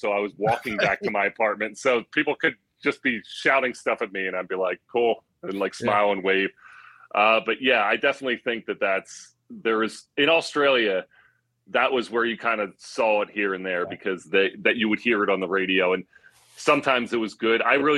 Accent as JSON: {"language": "English", "town": "Philadelphia", "region": "Pennsylvania", "country": "United States", "tie": "born or raised there", "said": "And I, growing up in Philly, I kind of was better off because I could understand it a little more."}